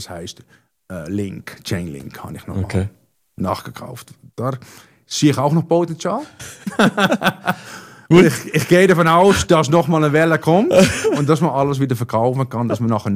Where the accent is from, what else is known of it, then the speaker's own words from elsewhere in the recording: Netherlands; German is a second language; Ich habe durch das ein bisschen auch als Niederländer